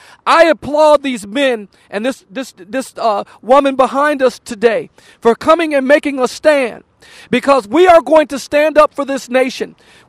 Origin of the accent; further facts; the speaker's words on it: Montgomery, Alabama, United States; As the pastor said, I am from Montgomery, Alabama.